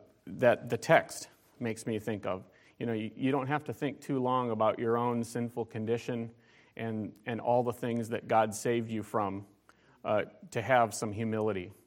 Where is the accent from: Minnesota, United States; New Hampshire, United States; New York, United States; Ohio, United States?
Minnesota, United States; In the home church that I grew up in Minnesota, every time we had an invitation, we used the same song.